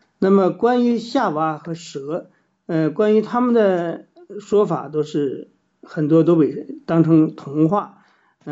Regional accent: China; 我们中国人独立的历史也是从那以后才有的

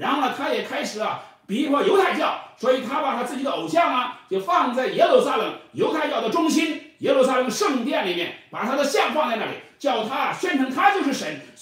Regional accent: China; 就像我们中国人呢、啊、有一个中国梦一样

